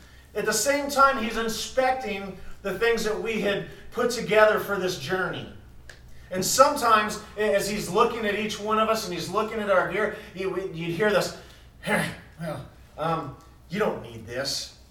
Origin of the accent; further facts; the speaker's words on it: Fort Lauderdale, Florida, United States; Growing up in Fort Lauderdale, it was asphalt and concrete. And here I am, you know, thousands of miles away in southwestern Montana with trees and mountains.